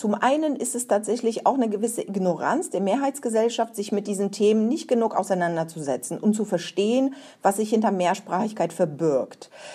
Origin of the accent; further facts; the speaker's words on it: Poland; German is a second language; moved away; Ich bin Anfang der 90er Jahre nach Bremerhaven gezogen mit meiner Familie und konnte tatsächlich kein Wort Deutsch.